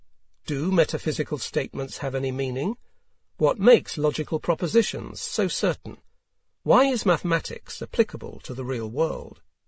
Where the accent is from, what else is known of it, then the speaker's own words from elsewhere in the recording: Vienna, Austria; my vision of midnight in Vienna, dropping in spontaneously on various moments in the rich past of my hometown.